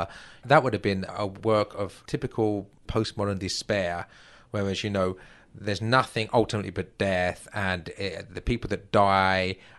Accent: England, United Kingdom; now in United States; You know, and as an Englishman, I haven't been forced to read any of these in high school.

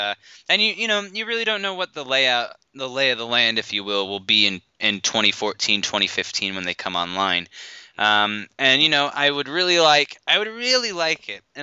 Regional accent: Indiana, United States; if you go up to the plant, my hometown in Indiana, they build both Subaru and Toyota out of the same plant.

